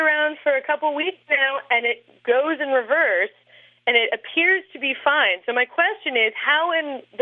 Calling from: Bellingham, Washington, United States; I'm calling from Bellingham, Washington.

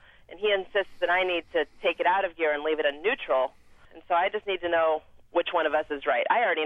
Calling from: Elk Rapids, Michigan, United States; I'm calling from Elk Rapids, Michigan.

